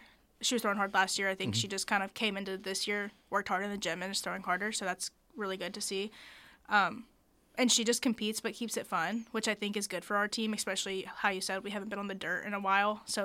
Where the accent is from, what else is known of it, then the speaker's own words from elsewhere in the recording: the South, United States; So obviously, I'm from the South.